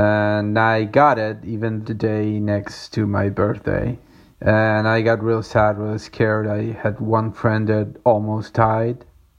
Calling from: Córdoba, Argentina; English is a second language; I'm calling from Cordoba in Argentina.

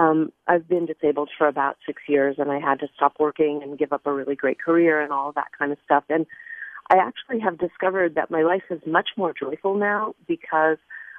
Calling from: Berkeley, California, United States; I'm calling from Berkeley.

